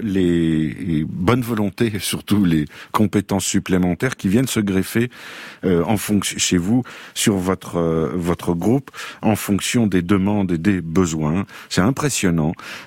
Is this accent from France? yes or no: no; Belgium; parce qu'on est belge ou on ne l'est pas.